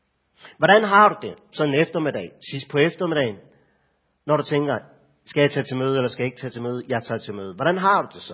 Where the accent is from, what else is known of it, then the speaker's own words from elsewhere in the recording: North Denmark Region, Denmark; Nu er jeg fra Nordjylland, og jeg flyttet til Vestjylland.